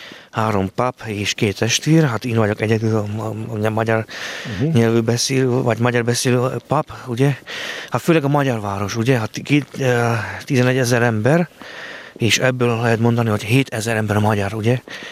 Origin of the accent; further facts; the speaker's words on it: Levice, Nitra Region, Slovakia; Hungarian is a second language; Hát Lévai. Hát Lévai. Ott vannak magyarul, csak nem beszéltünk magyarul otthon vagy barátokkal, ugye?